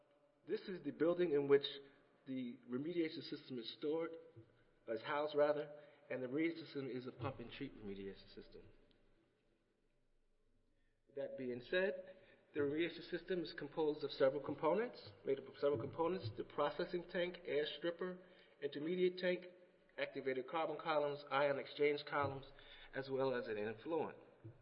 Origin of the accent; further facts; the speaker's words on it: New Jersey, United States; Unfortunately, I'm from New Jersey, and you can't see New Jersey because it's littered with Superfund sites.